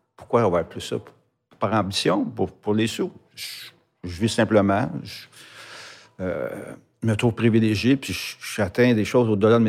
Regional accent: Sainte-Anne-des-Plaines, Quebec, Canada; Moi, je viens de Saint-Anne-des-Plaines, la couleur de la ville.

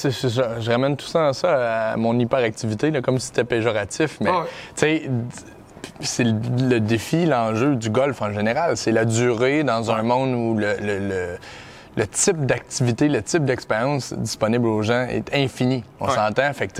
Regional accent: Trois-Rivières, Quebec, Canada; puis moi, je suis de Trois-Rivières, fait que je connais cette histoire-là.

